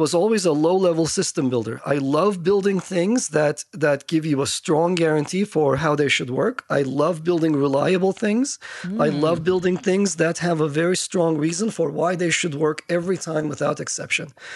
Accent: Istanbul, Turkey; I grew up in Turkey and I grew up in a country where, you know, everything is done and everything is well done

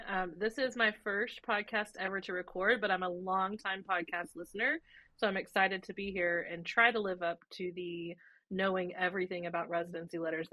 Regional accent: Arkansas, United States; I'm originally from Arkansas.

